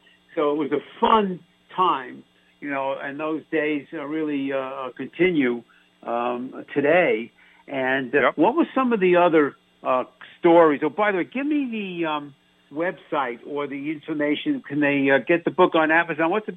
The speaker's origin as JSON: {"language": "English", "town": "Bronx", "region": "New York", "country": "United States", "tie": "born or raised there", "said": "Again, I grew up in the Bronx as a kid, man."}